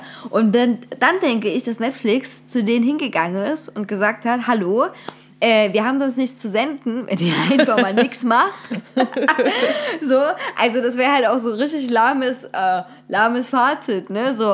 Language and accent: German; Saxony, Germany; ich bin auch aus Sachsen und kenne hier viele Orte nicht.